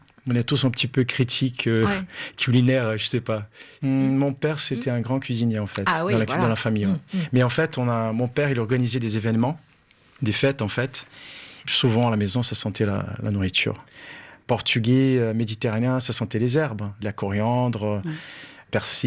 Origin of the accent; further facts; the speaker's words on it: Santos, São Paulo, Brazil; French is a second language; À Santos. Oui. Santos, c'est dans l'état de São Paulo. Mes parents sont portugais.